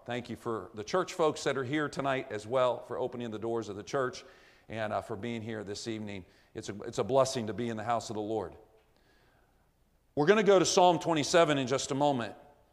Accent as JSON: {"language": "English", "town": "Kansas City", "region": "Missouri", "country": "United States", "tie": "born or raised there", "said": "I grew up in Kansas City, Missouri. Everybody asks me if it's Kansas, but I am a Kansas fan."}